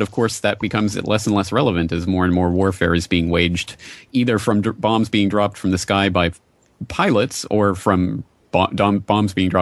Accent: Canada; I grew up in the Canadian public indoctrination system

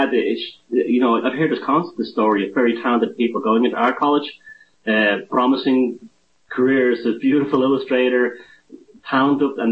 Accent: Ireland; And there are, being Irish, there are factions within that too, unfortunately. You know, it's just the nature of our culture, whatever, you know.

